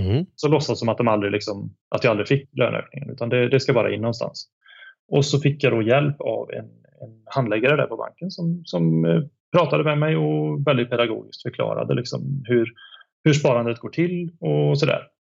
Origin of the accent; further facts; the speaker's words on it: Västra Götaland County, Sweden; Jag är ju från Dalsland då.